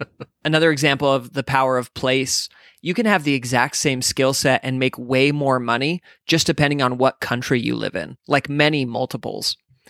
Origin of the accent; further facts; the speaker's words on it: Idaho Falls, Idaho, United States; I sometimes go home and get lost in my hometown, the metropolis of Idaho Falls.